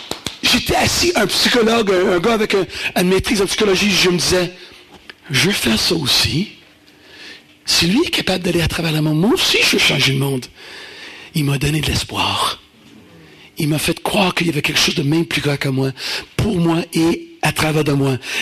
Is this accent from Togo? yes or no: no; Montreal, Quebec, Canada; J'ai commencé... à Montréal, ma ville natale, en français et en anglais.